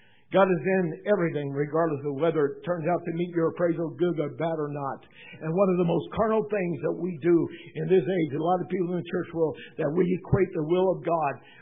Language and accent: English; the Ozarks, United States; pardon me, I'm from the Ozarks, and I can talk however I want to talk.